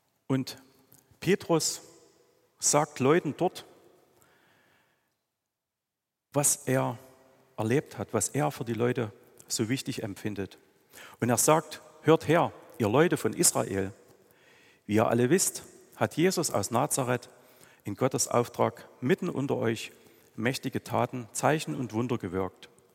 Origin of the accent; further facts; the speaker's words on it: Schobau, Saxony, Germany; Ich komme ja aus dem Erzgebirge, ich bin in Schobau geboren, das ist hier gleich um die Ecke. Also ich hoffe, man versteht mich mit meinem Dialekt und ich kann einfach diesen Dialekt ja nicht so verstecken.